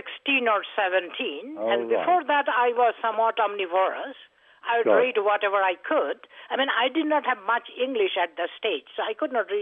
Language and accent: English; Assam, India; I was born and raised in India, in very northeast India, in fact, where all the tea comes from. I was born and raised in the state of Assam.